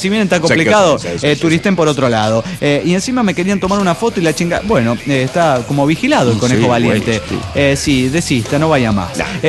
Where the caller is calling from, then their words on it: Aguascalientes, Mexico; de Aguascalientes.